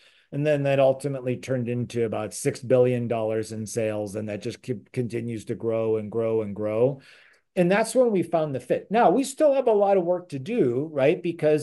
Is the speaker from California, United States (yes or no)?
yes; California, United States; I'm originally from California. We've got great values in California.